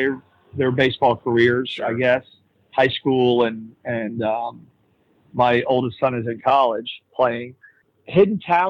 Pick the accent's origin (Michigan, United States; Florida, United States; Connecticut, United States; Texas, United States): Florida, United States; Boca Raton; growing up in South Florida, especially Boca, there's 26 golf courses in the city limits of Boca.